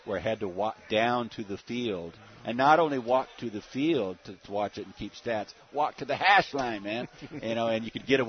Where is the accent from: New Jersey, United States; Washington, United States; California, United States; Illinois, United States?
California, United States; Hanford; I was raised in Hanford.